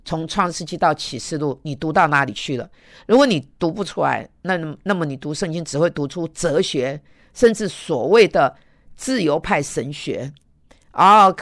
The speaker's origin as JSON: {"language": "Chinese", "country": "China", "said": "就好像我们中国人是很讨厌日本人"}